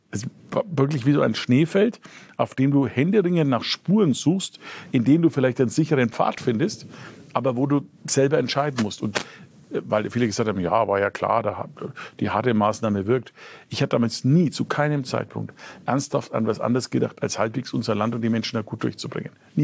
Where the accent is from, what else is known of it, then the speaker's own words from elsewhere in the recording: Bavaria, Germany; Als Franke